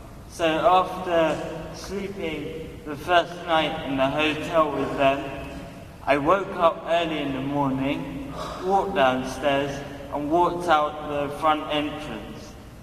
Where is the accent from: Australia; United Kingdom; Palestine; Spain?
Palestine; Jabalia, North Gaza Governorate; I'm from Jabalia camp.